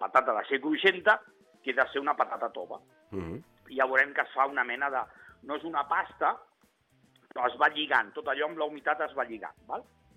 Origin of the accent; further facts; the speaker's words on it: L'Hospitalet de Llobregat, Catalonia, Spain; perquè sempre ho he dit molt que soc d'Hospitalet, perquè no, al contrari, mai n'hi he tingut que amagar, i el meu DNI posa Hospitalet, no posa a Barcelona